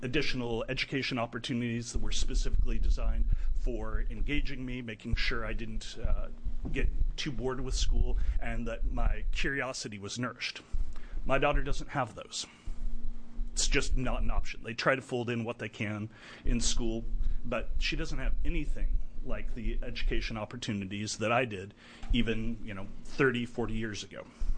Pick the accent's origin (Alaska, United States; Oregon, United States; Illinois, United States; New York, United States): Oregon, United States; Little background, I'm the fifth generation, born and raised in Willamette Valley.